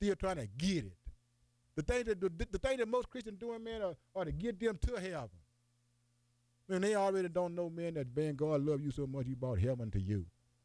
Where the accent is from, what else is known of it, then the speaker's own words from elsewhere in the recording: Bunker, Louisiana, United States; I'm from Bunker, Louisiana. You know, we started off in Houston, but I moved back home here for work to do something here, and that's be a blessing to my community, especially our children.